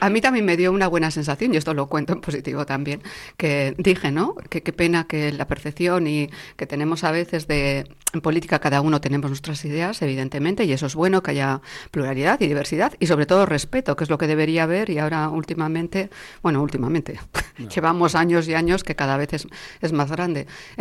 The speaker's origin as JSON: {"language": "Spanish", "town": "Bilbao", "region": "Basque Country", "country": "Spain", "moved": "as an adult", "lives_now": "Madrid, Spain", "said": "Yo regreso, y siempre voy a regresar, porque ya sabéis que yo soy bilbaína de pro"}